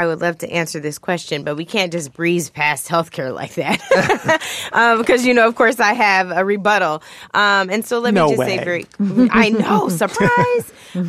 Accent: Washington, United States; And so I really am proud of my hometown senator, Senator Patty Murray, for the work that she did in a bipartisan matter.

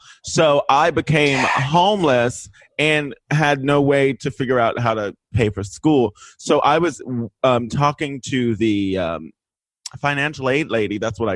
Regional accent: Texas, United States; I come from Texas, and being a queer person of color is difficult.

